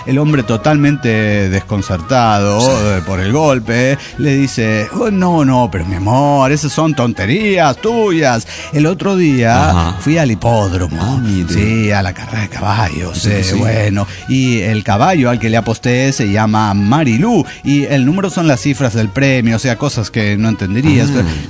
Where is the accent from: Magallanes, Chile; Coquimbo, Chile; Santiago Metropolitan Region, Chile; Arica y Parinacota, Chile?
Arica y Parinacota, Chile; Arica; de Arica, Chile